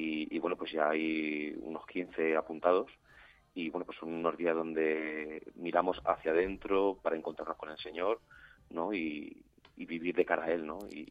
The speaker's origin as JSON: {"language": "Spanish", "town": "Ciudad Real", "region": "Castilla-La Mancha", "country": "Spain", "said": "y bueno, pues desde Ciudad Real vamos 5 autobuses"}